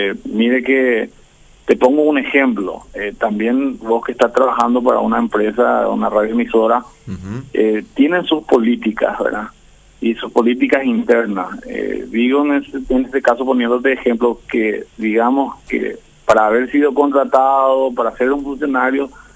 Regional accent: Paraguay; somos paraguayos antes que nada

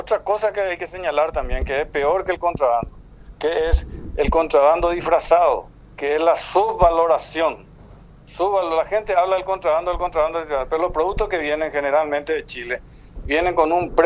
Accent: Paraguay; nuestro anhelo como paraguayo.

